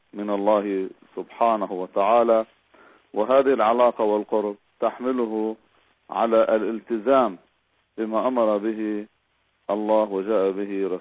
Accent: Majdal Selm, Nabatieh Governorate, Lebanon; المسؤول عن جمعية تقيم العاشر من المحرم بأداء تمثيلي في بلدتنا مجد السلم اسمه جمعية الزهراء،

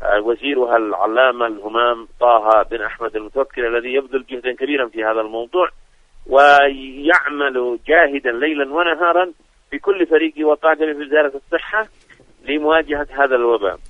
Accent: Yemen; نحن كشعب يمني ننادي إلى أن لا يسمح بمرور طائرات ولا أن يهبطوا في بلدنا اليمني

